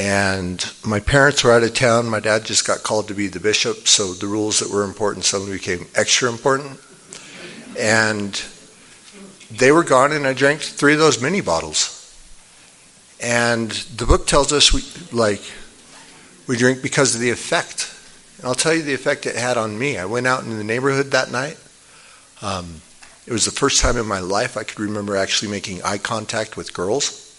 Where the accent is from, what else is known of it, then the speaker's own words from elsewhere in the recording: Farmington, United States; So in a general way, I was raised mostly in Farmington, oldest of six kids.